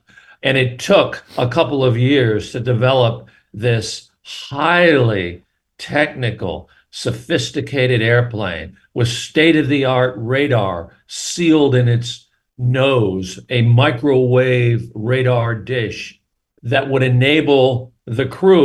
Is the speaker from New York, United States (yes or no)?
no; California, United States; born there; California, at Hammer Field, which is where I was born 2 days before the squadron got activated. I was born on April 29th, 1944